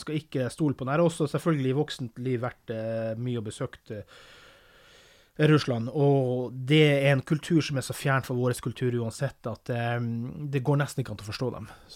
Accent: Finnmark, Norway; Ja, jeg kommer fra Finnmark

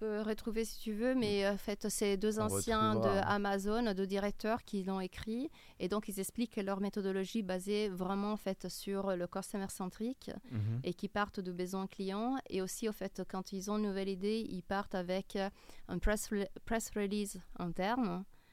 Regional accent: Milan, Lombardy, Italy; French is a second language; Puis je suis originaire de Milan. Donc, Milan.

